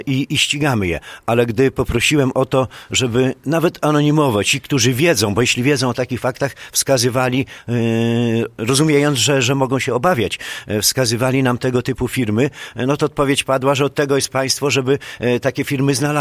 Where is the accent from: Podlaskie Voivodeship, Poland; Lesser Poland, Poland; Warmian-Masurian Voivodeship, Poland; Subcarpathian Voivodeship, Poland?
Podlaskie Voivodeship, Poland; U nas na Podlasiu mleczarstwo